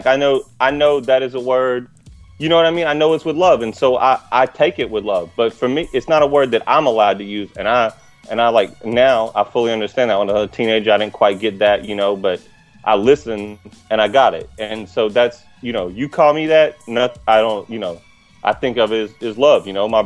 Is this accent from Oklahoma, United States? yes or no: no; Alabama, United States; All right, so first of all, I grew up in Alabama. I grew up around that flag.